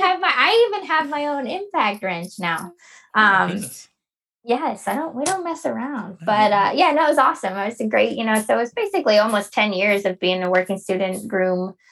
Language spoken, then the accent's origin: English; Park City, Utah, United States; I go back to Park City, quite a bit. It's my hometown, which is awesome.